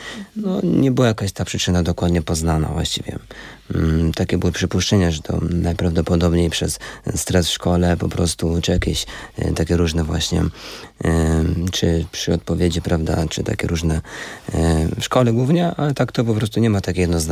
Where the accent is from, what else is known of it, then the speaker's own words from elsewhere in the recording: Andrychów, Lesser Poland, Poland; Jestem z Małopolski, tak mieszkam na granicy właściwie Małopolski, z Andrychowa, dokładnie z Sułkowysku Andrychowa.